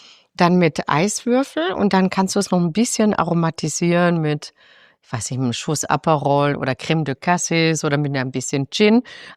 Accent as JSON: {"language": "German", "region": "Baden-Württemberg", "country": "Germany", "tie": "born or raised there"}